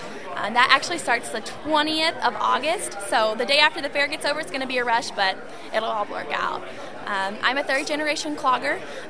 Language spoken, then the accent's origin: English; Palmyra, Missouri, United States; also born or lived in Hannibal; Well, I grew up in Marion County, Palmyra, Missouri. I lived in Hannibal for about 5 years and moved up to Palmyra for my parents' jobs.